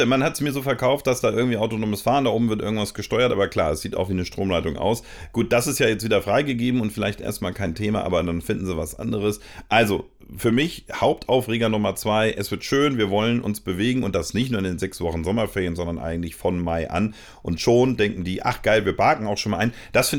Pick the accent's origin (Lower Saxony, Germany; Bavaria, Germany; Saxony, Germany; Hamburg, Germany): Hamburg, Germany; Nun komme ich auch aus Eimsbüttel, deswegen bin ich da schnell drauf.